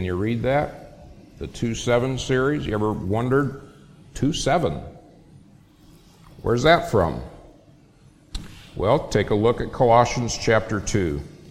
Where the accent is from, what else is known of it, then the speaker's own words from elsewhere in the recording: Phoenix, Arizona, United States; You're looking at a city guy. I was raised in Phoenix.